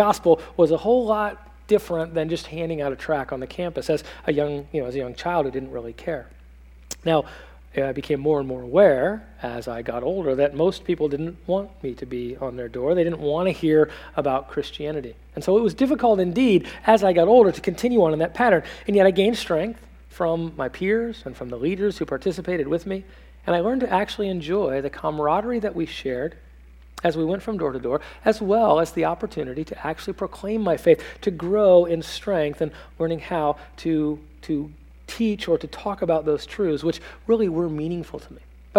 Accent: Tucson, Arizona, United States; also born or lived in San Diego, California; as we moved from Tucson, Arizona to San Diego, California, in a youth group that had a high school ministry of door-to-door witnessing.

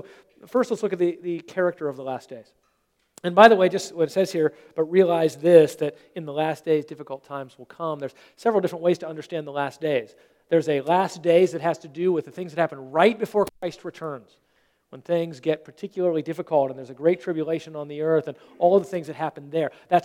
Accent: United States; maybe it's because we grew up in America

